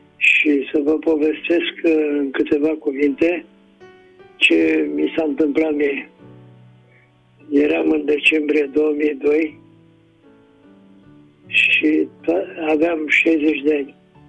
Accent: Bucharest, Romania; sunt din București. Am 83 de ani.

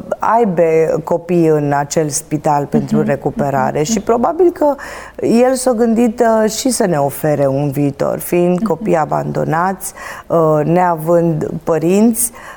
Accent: Lipova, Arad County, Romania; born there; M-am născut în Lipova, județul Arad.

